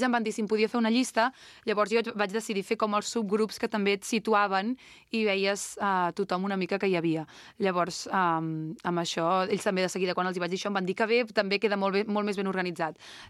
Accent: Sant Llorenç del Penedès, Catalonia, Spain; un dels agraïments és el meu poble Llorenç del Penedès, perquè som així també, ja ho sabem.

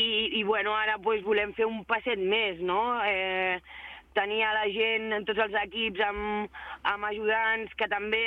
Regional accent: Olesa de Montserrat, Catalonia, Spain; Jo que soc d'Olesa, que també som un poblet

